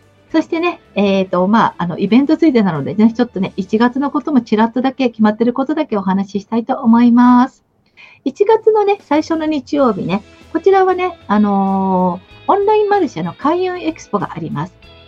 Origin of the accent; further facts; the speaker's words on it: Kamakura, Kanagawa, Japan; 私、今、地元民じゃないですか、地元なんですね。私、鎌倉出身なので、江ノ島すごい近いので